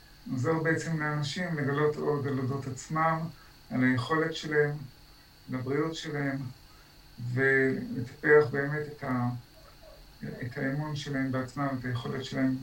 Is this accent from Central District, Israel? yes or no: yes; Rishon LeZion, Central District, Israel; now in Galilee, Israel; אני נולדתי בראשון, גדלתי בראשון, שני ההורים נולדו בראשון, סבתא אחת נולדה בראשון. אבא של סבתא הגיע לראשון בשנת 1884, בתור ילד עם אבא שלו ועם סבא שלו. אני עברתי לגליל